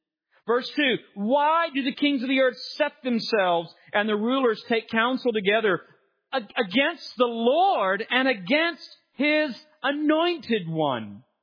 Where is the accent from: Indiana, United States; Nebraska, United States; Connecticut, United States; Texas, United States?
Texas, United States; I mean, in Texas, as a Texan, our greatest remembrance is remember the Alamo.